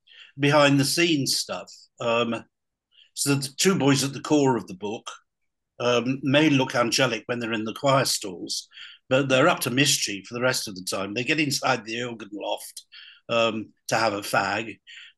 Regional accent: Blackburn, North West England, United Kingdom; This is Blackburn in Lancashire, which was my hometown.

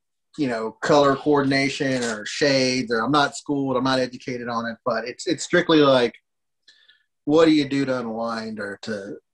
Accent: the South, United States; born there; that's a Southern thing, you know, like because I was born in the South, and like that, you know, bluegrass sounds home to me.

